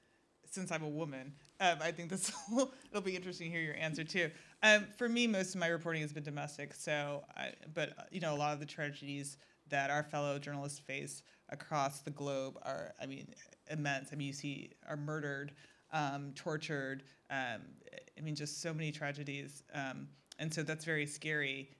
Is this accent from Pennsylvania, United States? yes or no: no; Chicago, Illinois, United States; I'm from Chicago. Don't worry. I'll be fine.